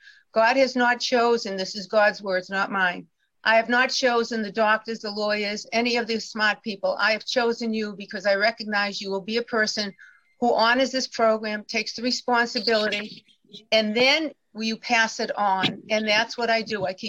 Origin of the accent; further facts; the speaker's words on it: Boston, Massachusetts, United States; now in Fort Myers, United States; I'm from originally from the Boston, Mass area. I live now live in Fort Myers, Florida.